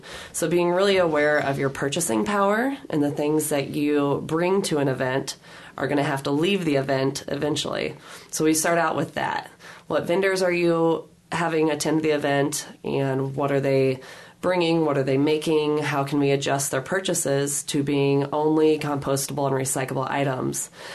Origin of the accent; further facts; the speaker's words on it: Oskaloosa, Iowa, United States; They are based out of Eddyville, which is close to my hometown of Oskaloosa.